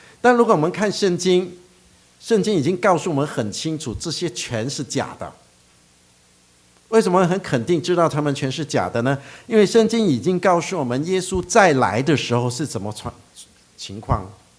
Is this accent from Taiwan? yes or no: no; China; 还有我们中国人很熟悉的，现在在温哥华所有教会都很警惕的